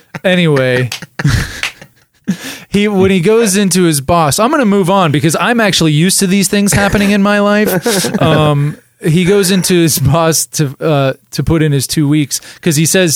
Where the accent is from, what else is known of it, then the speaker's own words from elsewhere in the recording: Pittsburgh, Pennsylvania, United States; I'm from Pittsburgh. We have the same pronunciation for hill, dill, mill, fill, all of those.